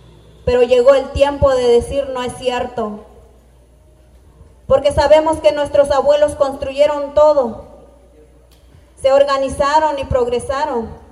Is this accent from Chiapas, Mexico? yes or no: yes; Acteal, Chiapas, Mexico; Soy de Acteal